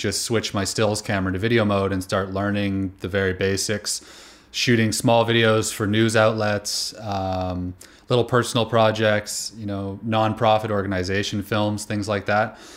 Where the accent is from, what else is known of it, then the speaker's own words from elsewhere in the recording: Canada; So I'm Canadian. I grew up in a really small town and sort of fell in love with traveling and backpacking